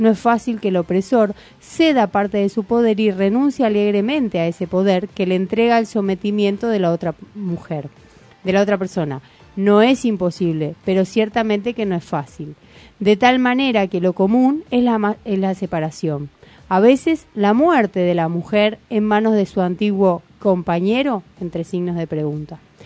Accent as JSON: {"language": "Spanish", "country": "Argentina", "said": "Haciendo un recorrido por nuestra historia como argentinos, podemos comprobarlo."}